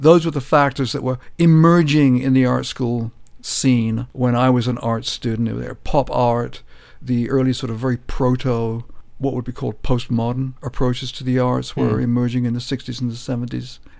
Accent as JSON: {"language": "English", "region": "London", "country": "United Kingdom", "moved": "as an adult", "lives_now": "California, United States", "said": "I'm British. I come from Northeast London. I've lived in California since the late 1970s. I went to art school in England in the late 1960s through to the mid-1970s"}